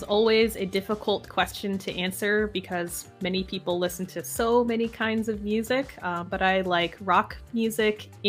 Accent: Utica, New York, United States; I grew up in Utica, New York.

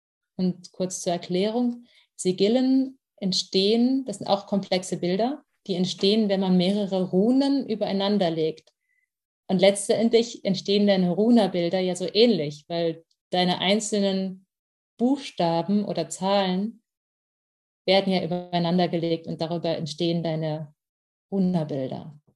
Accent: Germany; Und ich meine, ich bin Deutsche.

